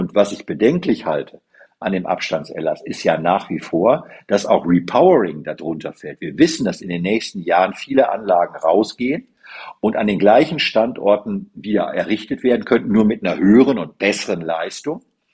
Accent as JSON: {"language": "German", "region": "North Rhine-Westphalia", "country": "Germany", "said": "Ich komme ja aus dem Münsterland"}